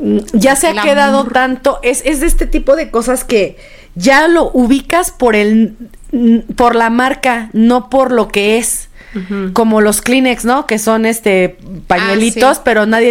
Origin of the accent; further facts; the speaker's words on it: Mexico; No, pero al menos la gente que somos mexicanos sabemos